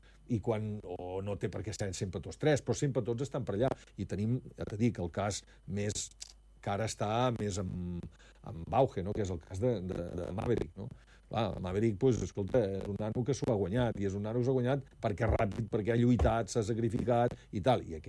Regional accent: Vilafant, Catalonia, Spain; Hi havia l'Eduard Claveguera, que és del meu poble, de Vilafant

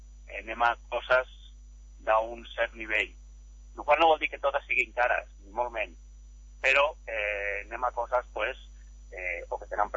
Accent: Catalonia, Spain; som tots catalans

